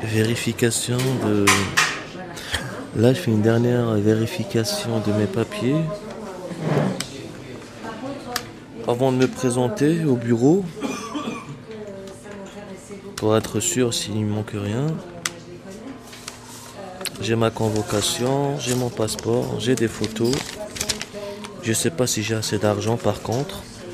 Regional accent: Kabylie, Algeria; je me compare toujours à mon enfance kabyle en Algérie, qui est autre, avec notre culture, notre manière de vivre, notre mode de vie.

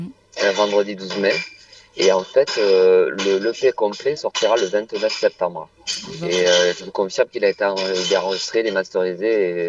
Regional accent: South-West, France; accent: south-west French; Donc vous entendez, j'ai un léger accent, hein, j'ai grandi dans le sud-ouest

